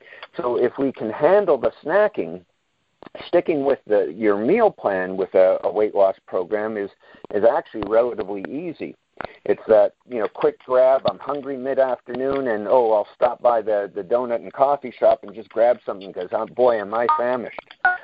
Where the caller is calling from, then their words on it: Peterborough, Ontario, Canada; I am calling in from Peterborough, Ontario